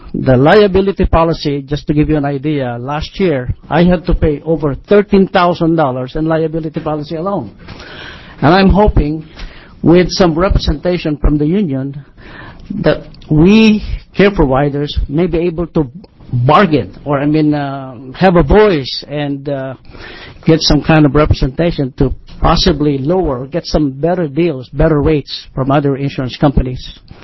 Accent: Philippines; now in Gresham, United States; I came from Gresham, Oregon. Originally, I came from the Philippines.

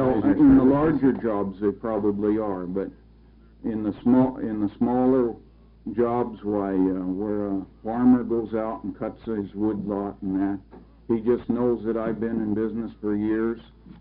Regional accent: Hillsboro, Oregon, United States; I'm from Hillsboro, Oregon.

